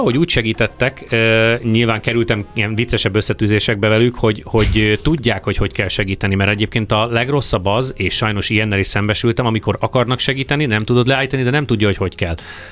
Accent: Hungary; amíg nem tudták, hogy nem amerikai vagyok, addig úgy tiszteltek, mint a csávó a vérét adta hazáért, aztán kiderült, hogy magyar.

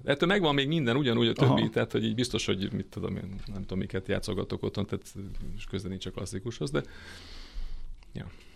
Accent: Tata, Komárom-Esztergom, Hungary; én tatai vagyok egyébként, és Tatabányára jártam gimnáziumba

